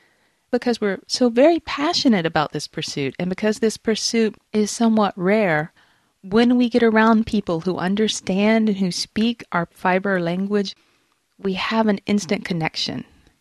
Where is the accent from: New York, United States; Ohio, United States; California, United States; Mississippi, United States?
Mississippi, United States; Jackson; I grew up in the Deep South in Jackson, Mississippi. The women in the South are taught to be very competitive with other women.